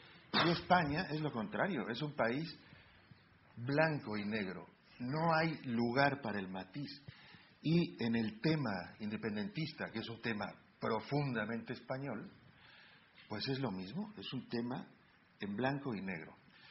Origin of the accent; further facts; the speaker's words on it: Veracruz, Mexico; aun cuando soy un catalán de Veracruz